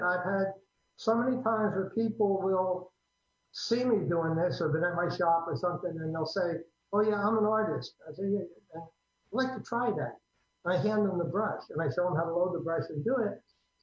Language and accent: English; New Jersey, United States; We take 6 pieces of aluminum, usually black, because we're from New Jersey, and we'll talk about that.